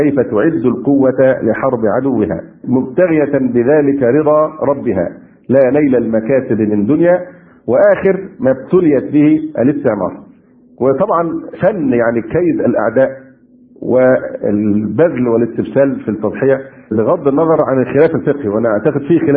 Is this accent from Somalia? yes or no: no; Egypt; يمكن عندنا في مصر كان أخف